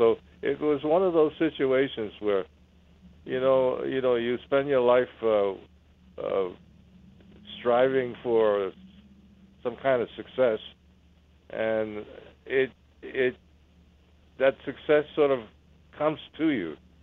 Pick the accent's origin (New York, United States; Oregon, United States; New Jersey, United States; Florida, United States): New York, United States; New York City; now in California, United States; I'm from New York City. And I did a lot of stage work in New York City